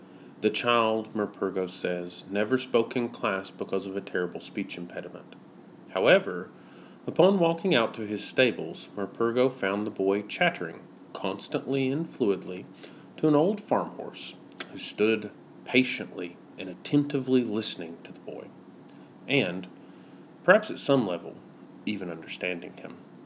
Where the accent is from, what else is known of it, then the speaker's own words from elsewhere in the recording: Canyon, Texas, United States; from Canyon, Texas.